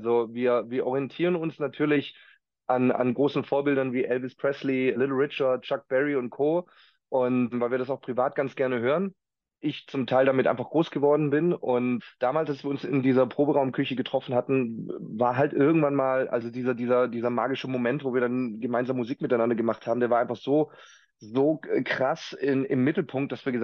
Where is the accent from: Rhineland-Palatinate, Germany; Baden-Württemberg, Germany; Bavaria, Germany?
Baden-Württemberg, Germany; Stuttgart; In Stuttgart, in meiner Heimat sozusagen.